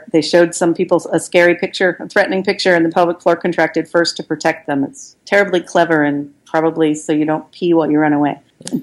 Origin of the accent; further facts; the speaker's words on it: West Coast, United States; I call them Kegel, but I'm from the West Coast, and I don't know.